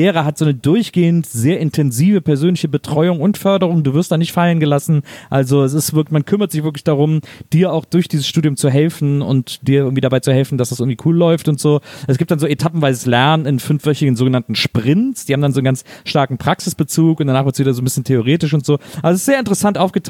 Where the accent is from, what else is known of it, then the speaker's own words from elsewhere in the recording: Cologne, North Rhine-Westphalia, Germany; Ich war als Kölner